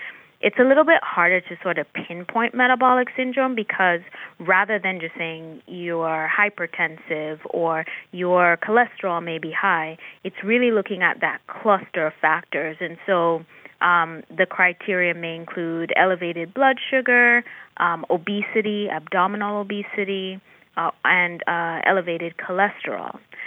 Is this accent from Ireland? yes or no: no; Jamaica; also born or lived in New York; now in United States; I'm originally from Jamaica. I spent a lot of time in the tropics as well as in New York. As you mentioned, I went to school on Long Island. So definitely a New Yorker at heart, I would say. And then I really also love the South. I moved down South